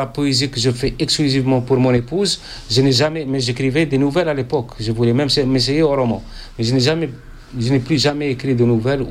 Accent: Khnatsa, Béchar Province, Algeria; born there; Je suis né à Khnatsa, c'est une bourgade séculaire qui a exactement 8 siècles d'existence.

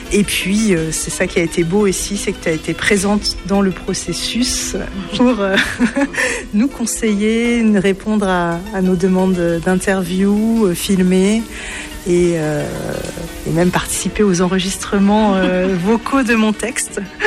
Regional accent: France; moi je suis française, hein, je suis née en France, de nationalité française, mais effectivement d'un père français et d'une maman vietnamienne qui est née au Vietnam.

